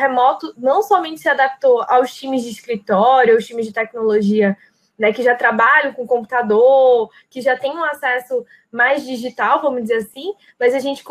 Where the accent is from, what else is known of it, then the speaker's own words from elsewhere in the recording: Manaus, Amazonas, Brazil; estamos representando a região norte, né? Somos de Manaus.